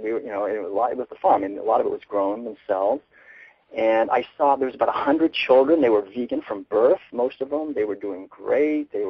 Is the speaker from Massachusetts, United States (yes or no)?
yes; Concord, Massachusetts, United States; I was born and raised in Concord, so I started reading